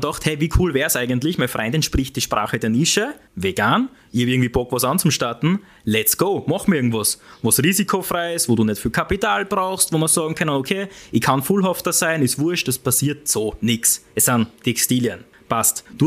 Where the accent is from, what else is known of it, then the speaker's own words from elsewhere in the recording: Breitenau, Austria; ich komme aus der Breitenau, okay? Das heißt, wo Bauern sind, Landwirt sind, wo...